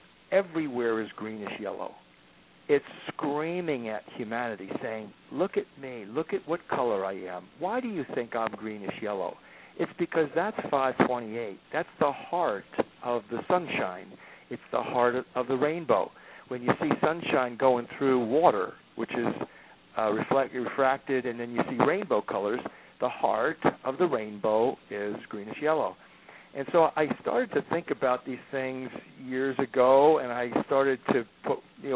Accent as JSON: {"language": "English", "town": "Philadelphia", "region": "Pennsylvania", "country": "United States", "said": "And Sherry's from Philadelphia. I'm from Philadelphia."}